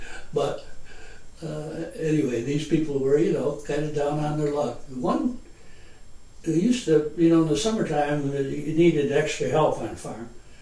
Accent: New York, United States; the traffic, you know, became a main east-west artery here in New York.

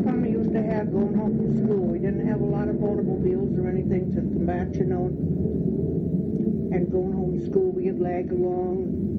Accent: Schenectady, New York, United States; born there; I was born in Schenectady.

